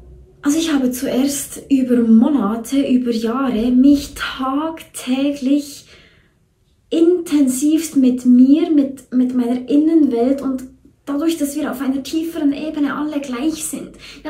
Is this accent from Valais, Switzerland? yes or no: no; Bern, Switzerland; weil ich bin Bernerin, weißt du, wir haben immer ein bisschen länger so beim Sprechen und so.